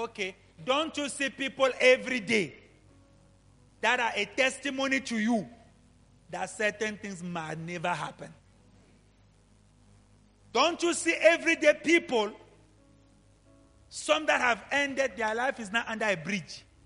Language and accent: English; Lida, Grodno Region, Belarus; I'm from Lida. I grew up here. This is maybe this is the area of my father, and there's my grandmother.